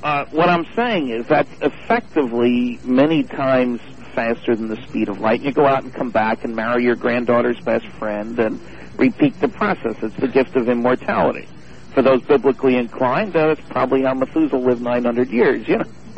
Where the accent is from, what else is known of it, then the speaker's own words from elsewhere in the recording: United States; now in Canada; Well, I'm an American, so I got two governments.